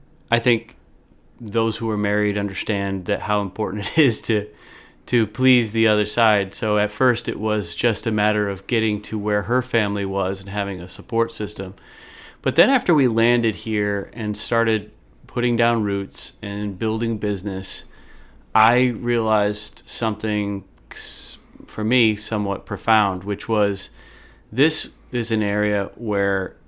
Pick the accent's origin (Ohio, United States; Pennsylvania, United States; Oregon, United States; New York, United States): New York, United States; Syracuse; We've already spent time out in California. We're from Syracuse, New York.